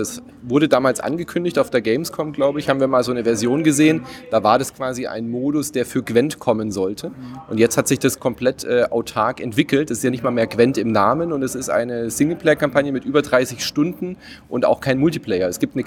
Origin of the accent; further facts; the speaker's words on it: Southern Germany, Germany; ich komme ja aus Süddeutschland